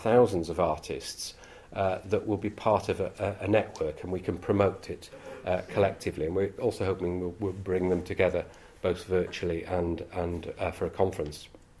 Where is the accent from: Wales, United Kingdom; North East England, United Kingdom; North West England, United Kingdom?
North East England, United Kingdom; Newcastle; now in Scotland; I came from Newcastle Gateshead across the border in England, and I was running festivals and events.